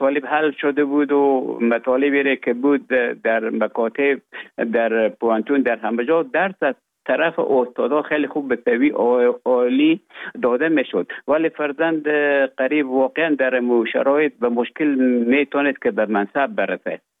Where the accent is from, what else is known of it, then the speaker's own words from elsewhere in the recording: Afghanistan; also born or lived in Russia; now in Finland; افغانستان تا زمانی که ببخشن طالبان آمدن من در افغانستان بودم. بعد از ای که از افغانستان طالبان آمدن به اوج گذاره ما یکمه که مشکل بود و آمدم به طرف های روسیه و از روسیه آمدم به ایجه بفنلان.